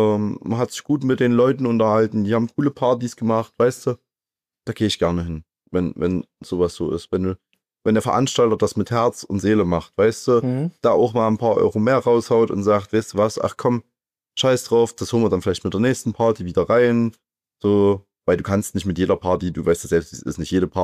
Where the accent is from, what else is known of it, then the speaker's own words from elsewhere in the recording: Thuringia, Germany; Das ist ja wie Weider bei uns in Thüringen.